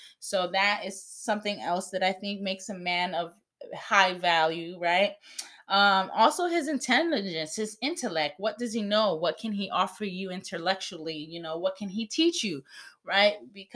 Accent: Cuba; English is a second language; And excuse my accent. I'm Cuban, and sometimes I can't say certain words

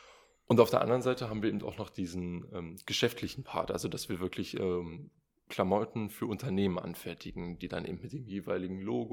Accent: Helmstedt, Lower Saxony, Germany; Und zwar erstmal komme ich aus Helmstedt.

